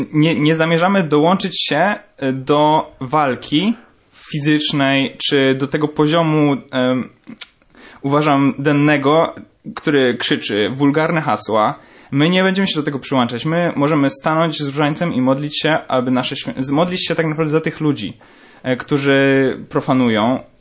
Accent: Toruń, Kuyavian-Pomeranian Voivodeship, Poland; ja akurat tam nie byłem, bo jestem z Torunia

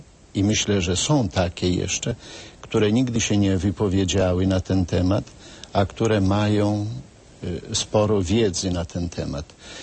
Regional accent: Podlaskie Voivodeship, Poland; Moje to świadectwo dotyczy drugiego powiatu, augustowskiego, bo tam są moje rodzinne strony.

